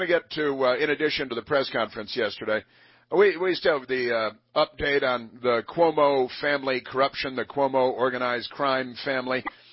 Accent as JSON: {"language": "English", "country": "United States", "said": "And it's very embarrassing for me as an American, as a participant in Western civilization."}